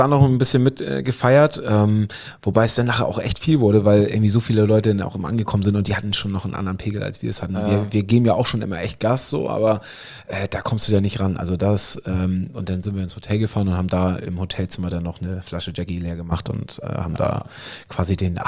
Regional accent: Friedrichstadt, Schleswig-Holstein, Germany; In der Nähe von Husum bei Wittbeck. Schwab steht die Ecke. Und ich komme ja da aus der, das ist ja meine Ecke, wo ich aufgewachsen bin in Friedrichstadt.

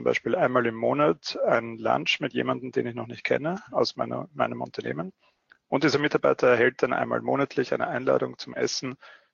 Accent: Austria; now in Vienna, Austria; Man hört es noch leicht in meiner Stimme. Ich bin Österreicher. Ich wohne in Wien und betreibe unser Wiener Büro. Habe aber auch 4 Jahre lang in Deutschland gearbeitet, weshalb sich alles ein bisschen vermischt hat schon.

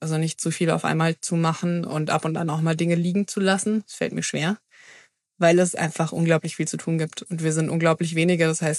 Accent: Southern Germany, Germany; Das hört man mir nicht so wirklich an, aber ich komme ja aus dem Süden.

